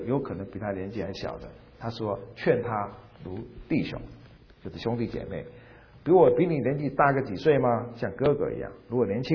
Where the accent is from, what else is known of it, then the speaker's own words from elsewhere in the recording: Fujian, China; 我不知道这是我们福建人的习俗，闽南人，我是福建闽南人哈